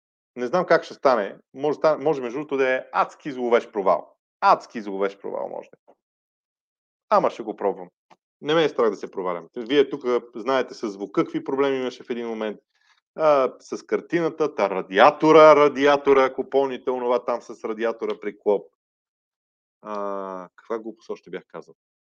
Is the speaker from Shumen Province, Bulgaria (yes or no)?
yes; Shumen, Shumen Province, Bulgaria; тези, които сме от провинцията. Ето аз, например, съм от Чумена